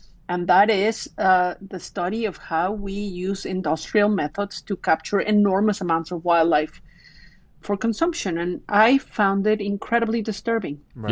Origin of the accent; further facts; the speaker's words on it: Cuernavaca, Morelos, Mexico; also born or lived in Mexico City; And I grew up in Mexico City, but I was very lucky that we moved to Cuernavaca, which is one of the satellite cities, much more rural.